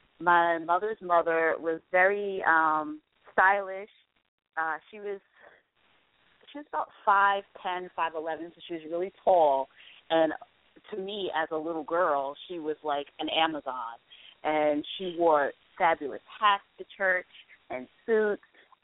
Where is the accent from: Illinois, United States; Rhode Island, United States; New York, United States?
New York, United States; Mount Vernon; now in New Jersey, United States; Well, I came to New Jersey about 8 years ago. Like I said, I'm from Mount Vernon. I went to school in Virginia, and when I came back to New York to look for work, I started working in New York